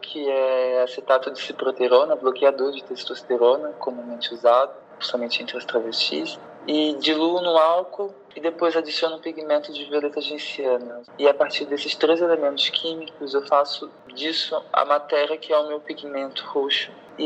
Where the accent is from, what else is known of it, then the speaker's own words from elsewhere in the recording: Itaboraí, Rio de Janeiro, Brazil; do Brasil, de Itaboraí, de onde eu vim